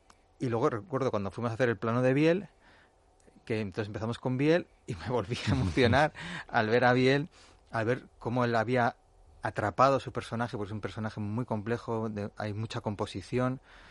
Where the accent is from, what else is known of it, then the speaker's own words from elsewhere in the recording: Madrid, Community of Madrid, Spain; born there; Yo siempre digo que he nacido en Madrid por accidente, que yo me siento cántabro.